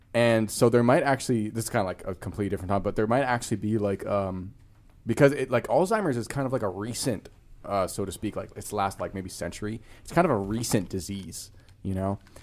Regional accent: Vancouver, British Columbia, Canada; when I grew up in Vancouver, it's, like, not like that at all

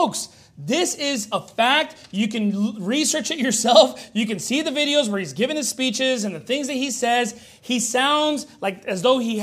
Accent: United States; yes, you know, I was born here. Yes, I'm an American

